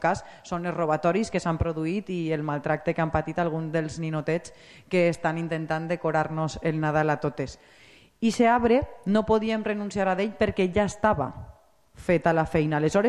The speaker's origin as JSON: {"language": "Catalan", "region": "Valencian Community", "country": "Spain", "said": "De fet, tal vegada hauríem d'optar, així que som valencians, per decorar més oliveres."}